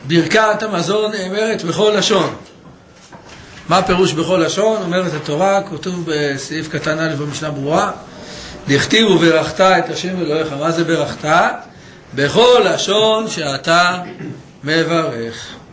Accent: Jerusalem, Jerusalem District, Israel; גדלנו בבוכרים, אז חצי מהבוכרים זה פרסית.

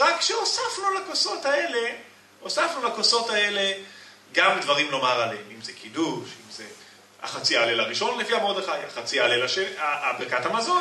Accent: Ireland; Hebrew is a second language; מה, אנחנו באנו מאירלנד? אני כן.

